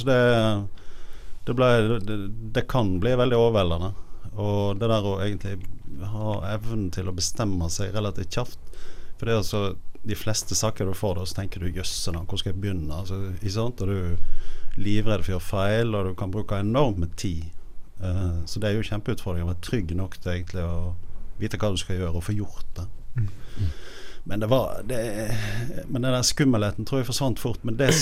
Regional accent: Odda, Vestland, Norway; Ja, jeg er fra Odda i Hardanger.

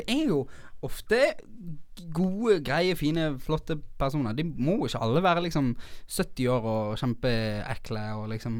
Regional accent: Oslo, Norway; Jeg er fra Oslo.

